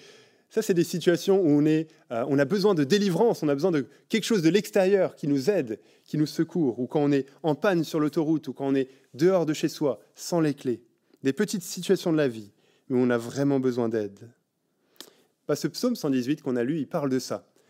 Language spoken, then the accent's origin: French; France; now in Belgium; je ne vais pas passer trop de temps là-dessus en tant que Français en Belgique